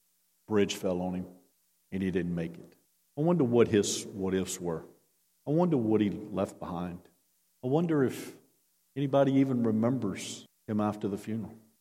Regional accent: Virginia, United States; She's probably the only one in the room can understand me because I'm from Virginia too.

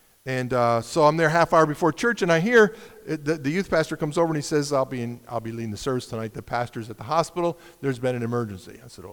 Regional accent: Schenectady, New York, United States; I'm from Schenectady, but about 20 years ago, my parents moved there.

